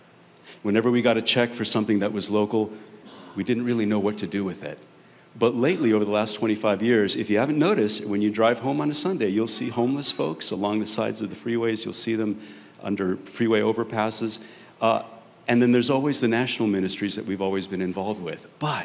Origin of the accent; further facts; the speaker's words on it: Colombia; I'm from Colombia.